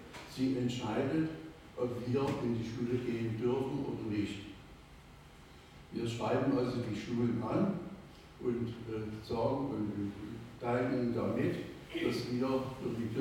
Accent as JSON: {"language": "German", "town": "Cologne", "region": "North Rhine-Westphalia", "country": "Germany", "said": "ich komme also auch aus Rodenkirchen"}